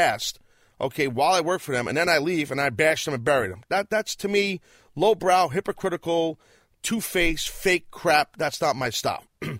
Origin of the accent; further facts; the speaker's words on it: United States; Okay, when I say some other country, I'm an American.